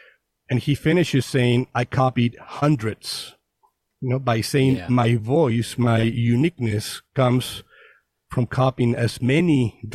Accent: Mazatlan, Sinaloa, Mexico; I mean, I'm from Mazatlan, so it's not even a big city.

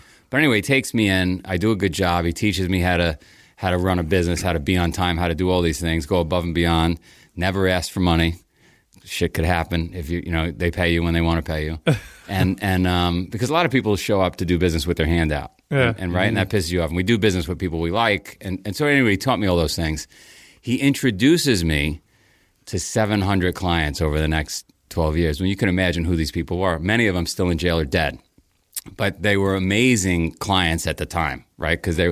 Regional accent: Howard Beach, New York, United States; So I grew up in Queens. I grew up in a town called Howard Beach, and for whatever reason, it was organized crime capital of the world.

